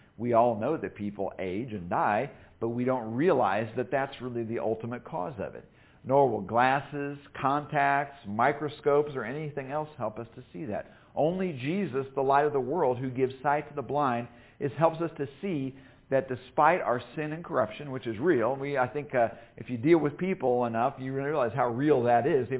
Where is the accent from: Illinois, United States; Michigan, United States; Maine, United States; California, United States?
Illinois, United States; That's why I live down here. I grew up in Illinois. I'm allergic to cold. I haven't gone far in the South, apparently.